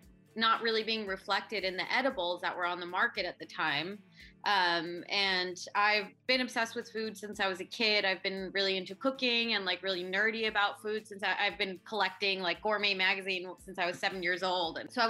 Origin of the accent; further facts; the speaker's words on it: California, United States; I grew up in the Bay Area, and this has been sort of the epicenter for, you know, the so-called farm to table movement for a long time.